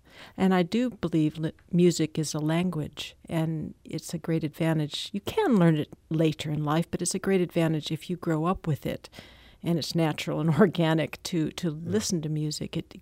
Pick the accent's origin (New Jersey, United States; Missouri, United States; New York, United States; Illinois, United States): Missouri, United States; Olivette; now in London, United Kingdom; Well, I grew up in Olivet. I went to Ladue High School.